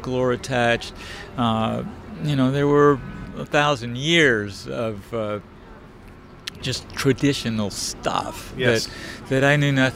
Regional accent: the South, United States; You know, I grew up in the South.

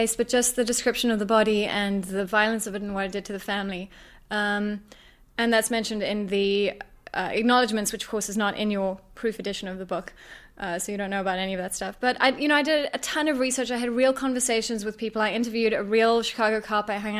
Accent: South Africa; I'm a South African writer

